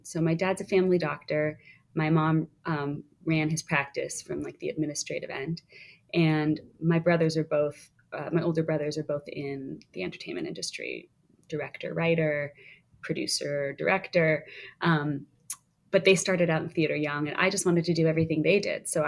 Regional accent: Toronto, Ontario, Canada; moved away as an adult; I grew up just outside of Toronto, Canada. But it wasn't until I moved to New York for drama school that I really learned about musical theater properly.

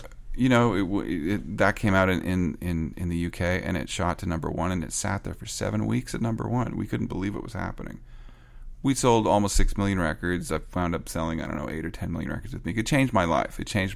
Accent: Canada; I'm Canadian

